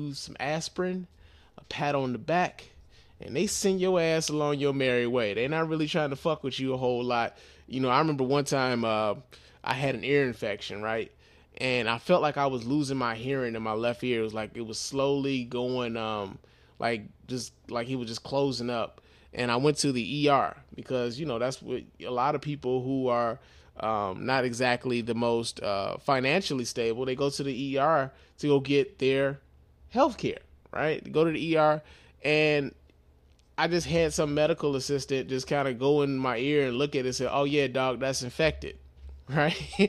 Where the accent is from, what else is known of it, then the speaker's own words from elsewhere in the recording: Chicago, Illinois, United States; now in Detroit, United States; I'm from Chicago and I live in Detroit now.